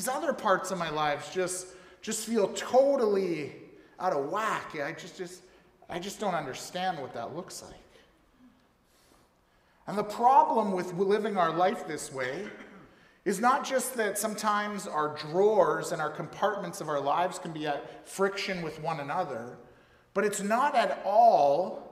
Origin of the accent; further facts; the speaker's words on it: Canada; Others, if you're like me, you're pretty much as Canadian as can be because your family was here way before the founding of Canada